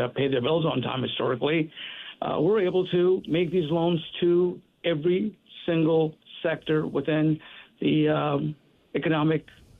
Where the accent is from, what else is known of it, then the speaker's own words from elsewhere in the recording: Louisiana, United States; I'm originally from Louisiana. I immigrated to New Orleans way back in 1981, and I'm a Tulane graduate.